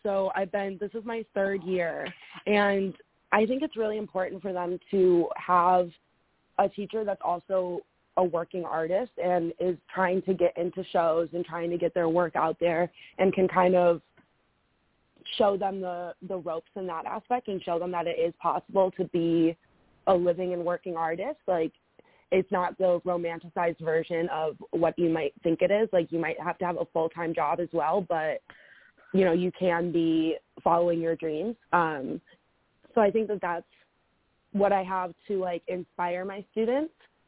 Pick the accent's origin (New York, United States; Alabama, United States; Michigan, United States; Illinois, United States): Illinois, United States; Chicago; I grew up in the Chicago area. I grew up going to the Chicago Art Institute.